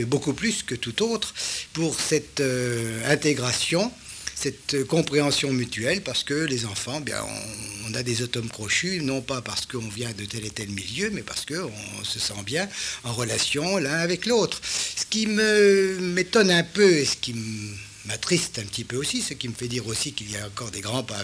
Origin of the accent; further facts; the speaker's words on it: Geneva, Switzerland; Bon, alors le premier accueil c'est moi qui l'ai fait avec lui en tant que Suisse de service et genevois de service.